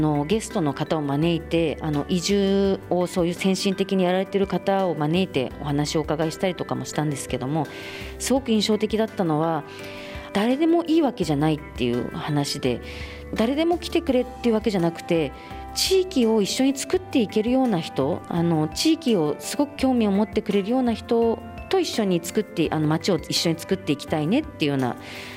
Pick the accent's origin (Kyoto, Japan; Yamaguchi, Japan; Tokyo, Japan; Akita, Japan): Tokyo, Japan; now in Tomioka, Japan; 私は東京都大田区の出身になります。